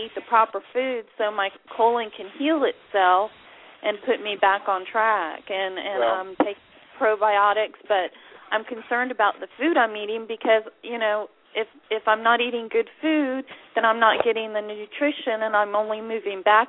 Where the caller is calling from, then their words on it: Florida, United States; I'm calling from Florida.